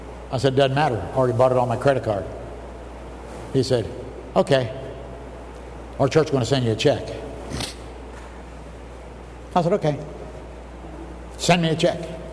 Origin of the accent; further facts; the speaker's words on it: United States; dude, I'm from America, and I was in Zimbabwe